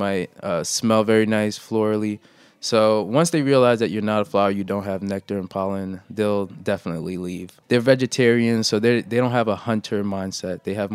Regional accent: Brooklyn, New York, United States; also born or lived in Haiti; I was born in Haiti, but I was raised in Brooklyn.

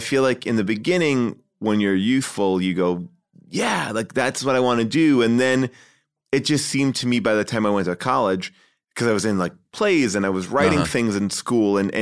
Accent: Long Island, New York, United States; I grew up in Long Island, right outside of New York City.

